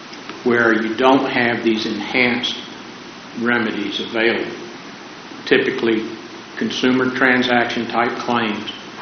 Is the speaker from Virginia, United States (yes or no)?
yes; Lynchburg, Virginia, United States; from Lynchburg, Virginia.